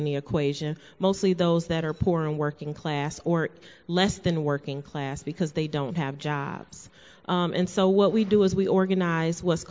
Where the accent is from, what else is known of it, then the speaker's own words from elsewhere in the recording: Detroit, Michigan, United States; And so I'm from Detroit. I've been there my entire life, and I'm 42 years old